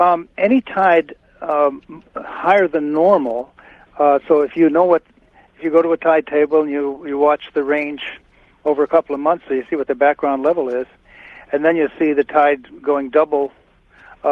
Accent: California, United States; I'm from California and I have an idea about the timing of quakes in general and yours in particular.

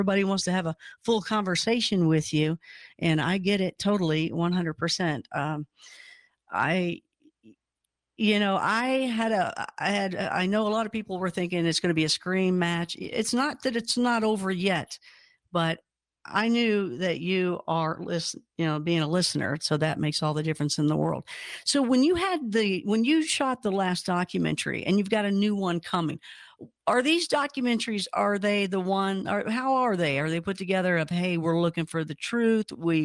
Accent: Kentucky, United States; Like I said, hey, I'm from Kentucky. You Oklahoma folk are just like us.

